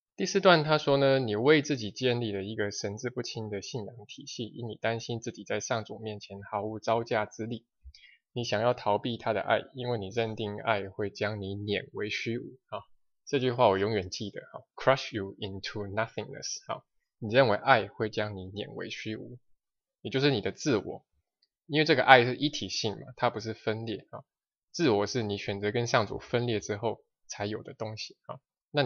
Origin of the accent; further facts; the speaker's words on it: China; 就好像就是我们中国人叫做人善有人欺，马善有人骑